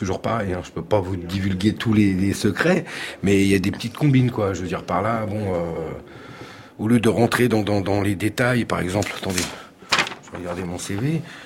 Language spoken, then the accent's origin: French; France; moi j'ai une carte d'identité française, je suis français.